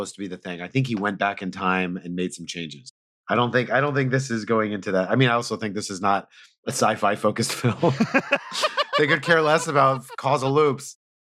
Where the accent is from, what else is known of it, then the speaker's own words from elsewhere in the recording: New York, United States; Thank you. I'm from New York.